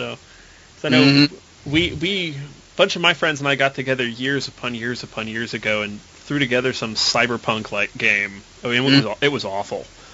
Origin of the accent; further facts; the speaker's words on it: Lawrence, Kansas, United States; Actually, I'm originally from Lawrence